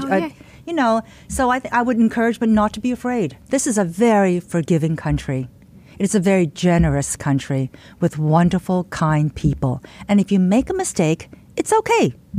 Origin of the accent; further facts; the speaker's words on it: United States; I mean, I'm Asian American. I'm uncomfortable initially.